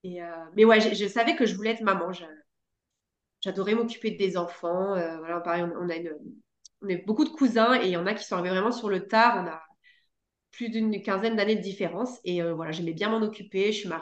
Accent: Lille, Hauts-de-France, France; also born or lived in Bordeaux; Je suis née à Lille. J'ai vécu 10 ans à Lille. Ensuite, on a déménagé à Bordeaux, pareil, il y a une dizaine d'années. Après, j'ai bougé pour mes études, Poitiers, Marseille, le Bangladesh. Je suis revenue à Marseille

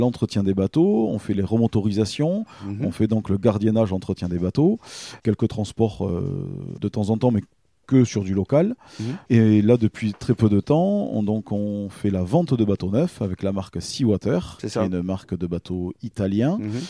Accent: Lavardac, Nouvelle-Aquitaine, France; je viens du Lot-et-Garonne, précisément de Lavardac, un village dans l'Albret.

